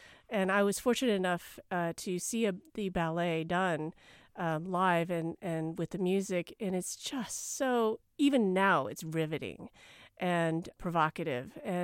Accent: Midwest, United States; and also I'm from the Midwest, and I am always surprised how amazing the produce is here

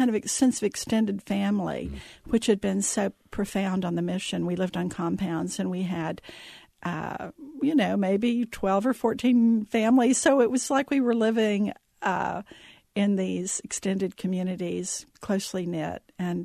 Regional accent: Nigeria; now in United States; Growing up in Nigeria, yeah. It was perfectly wonderful and perfectly normal, right?

